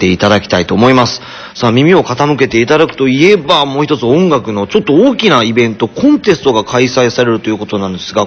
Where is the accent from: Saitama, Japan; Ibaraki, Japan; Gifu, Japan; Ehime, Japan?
Gifu, Japan; Ogaki; もし僕の地元の大垣で、はい、親父バンド集まれてたらなかなか集まらんもんね。